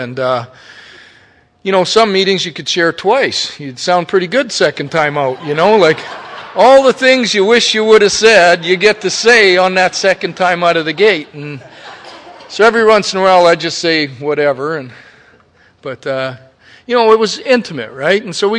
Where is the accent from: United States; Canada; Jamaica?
Canada; We're from Canada. That's like being from fucking Mars, you know, like, because they all have some pretty weird ideas about Canada